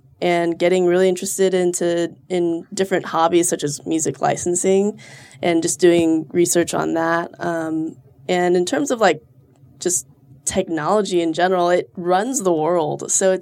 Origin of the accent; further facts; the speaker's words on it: Houston, Texas, United States; now in Austin, United States; I'm from Houston originally, but I moved here 6 years ago.